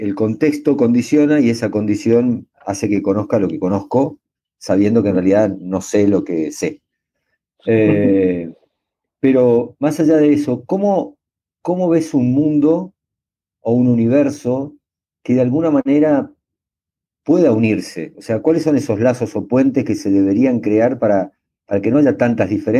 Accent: Argentina; born there; pero nací en Argentina y mi realidad también es totalmente distinta.

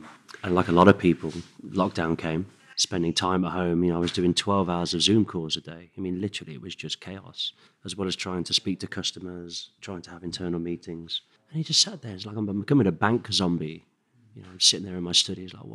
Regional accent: Midlands, United Kingdom; we're from the Midlands, but we've lived all over the UK

